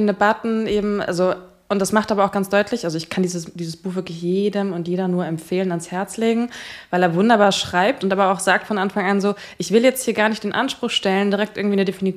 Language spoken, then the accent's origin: German; Poland; ich bin Pole